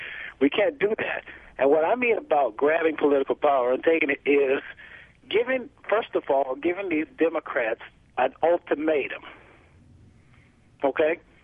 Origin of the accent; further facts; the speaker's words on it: the South, United States; I mean, I grew up in the early 70s, and the neighbors, you know, I grew up in the South, but the neighbors would raise you just as well as your parents.